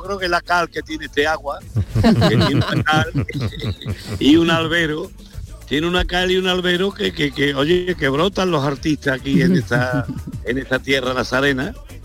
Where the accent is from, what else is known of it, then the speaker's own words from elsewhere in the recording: Dos Hermanas, Andalusia, Spain; Y tengo que resaltar ya, que de mi pueblo hay una chiquilla que quita el sentido y para presentarnos en Eurovisión.